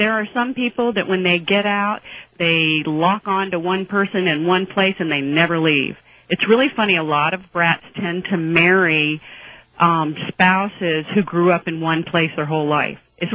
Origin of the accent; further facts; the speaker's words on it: Fort Benning, Georgia, United States; born there; moved away; I was born in Fort Benning, Georgia, and left for 17 years and came back.